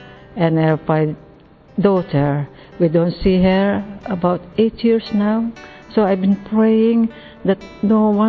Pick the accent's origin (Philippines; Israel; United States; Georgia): Philippines; English is a second language; I am from the Philippines.